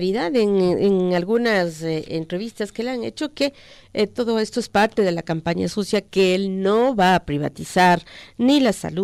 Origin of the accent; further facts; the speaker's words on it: Ecuador; nosotros como ecuatorianos debemos velar por la paz